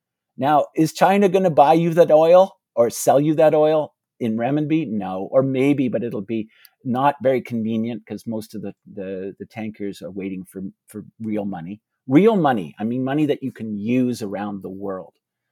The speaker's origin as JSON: {"language": "English", "country": "Canada", "said": "I'm actually from Canada, of all places."}